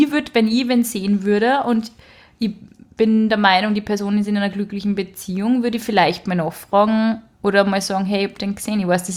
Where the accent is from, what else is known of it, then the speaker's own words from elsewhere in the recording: Braunau, Upper Austria, Austria; Oh, meine Heimatstadt.